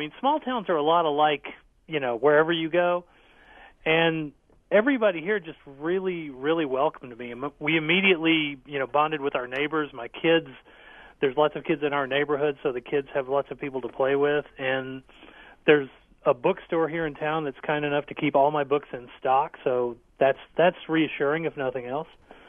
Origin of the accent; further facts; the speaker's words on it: the South, United States; moved away; the weather, which is almost the complete opposite of what I grew up with in the South.